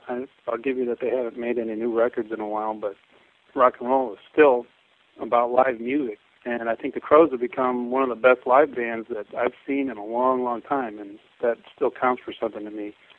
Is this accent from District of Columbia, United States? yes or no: no; Chicago, Illinois, United States; I'm from Chicago